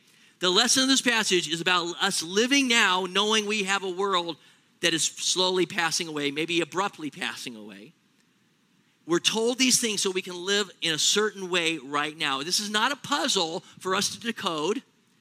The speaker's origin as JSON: {"language": "English", "region": "California", "country": "United States", "tie": "born or raised there", "said": "I grew up in Southern California. I think I'll live here till the day I die."}